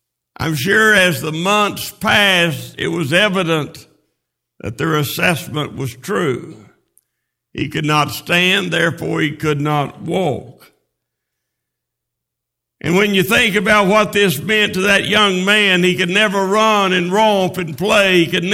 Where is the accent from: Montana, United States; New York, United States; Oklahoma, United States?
Oklahoma, United States; Oklahoma City; when I was growing up in the Central Avenue Free Will Baptist Church in Oklahoma City.